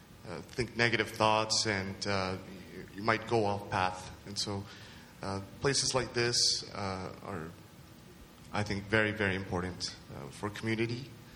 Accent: Canada; born there; first language Japanese; English is a second language; well, I was born here in Canada, but I spoke a lot of Japanese at home with my parents, and so I had been put into ESL.

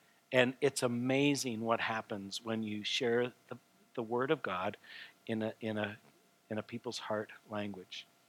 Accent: Canada; Yes, I am Canadian.

